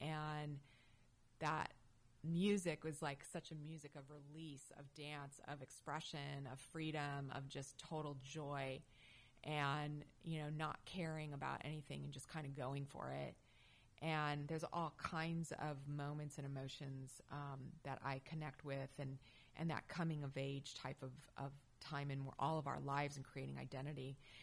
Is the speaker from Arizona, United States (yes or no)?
yes; Phoenix, Arizona, United States; You know, I grew up in Phoenix, Arizona, went to an all-girls Catholic high school, and it was the early to mid-80s